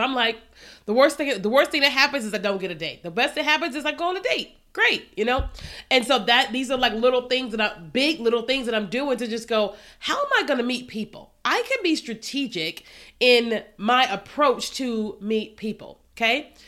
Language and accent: English; Kentucky, United States; I'm from Kentucky. So I like to be around everybody, you know?